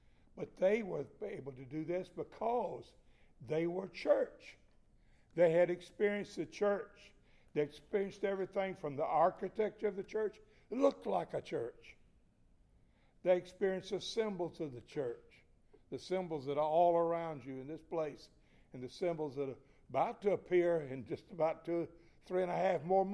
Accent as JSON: {"language": "English", "region": "South Carolina", "country": "United States", "tie": "born or raised there", "said": "One of the best examples of that loving happened in my home state of South Carolina not very long ago."}